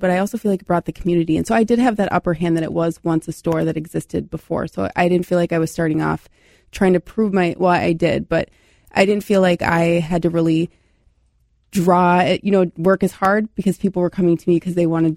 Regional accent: Minnesota, United States; Well, I am from the Twin Cities area. I moved down to Red Wing in 2023

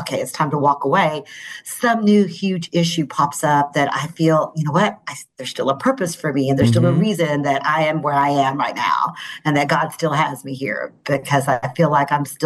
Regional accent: Odessa, Texas, United States; I grew up in Odessa, you know, Friday Night Football, Mojo, all of that.

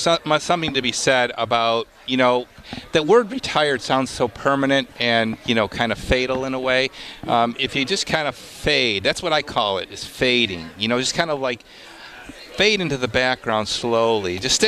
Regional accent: Williamsville, New York, United States; we're squeezing in as many hellos as we can from classmates that we grew up with here in Williamsville

